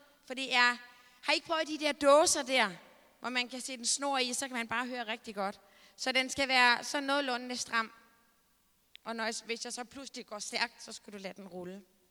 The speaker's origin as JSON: {"language": "Danish", "town": "Herning", "region": "Central Denmark Region", "country": "Denmark", "said": "og jeg kommer fra Herning."}